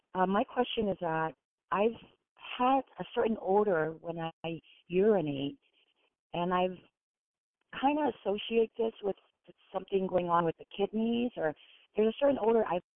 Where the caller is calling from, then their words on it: Hawaii, United States; I'm calling from Hawaii.